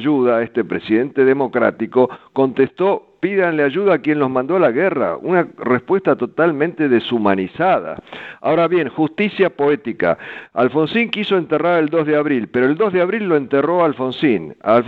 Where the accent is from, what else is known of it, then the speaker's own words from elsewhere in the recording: Argentina; moved away as an adult; Yo no me quería ir de la Argentina, yo quería seguir mi carrera en mi país